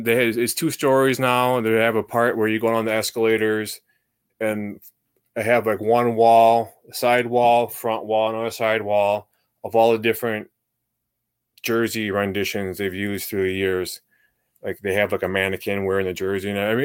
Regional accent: Madison, Wisconsin, United States; now in De Pere, United States; live in De Pere, which is south. I'm like 10 minutes from Lambeau, if I'm going above the speed limit. but I'm from the Madison area.

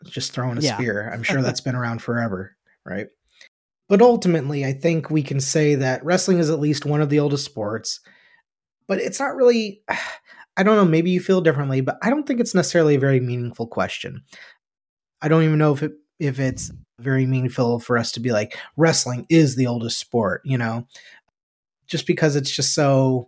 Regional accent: United States; we're both American. This is where we grew up.

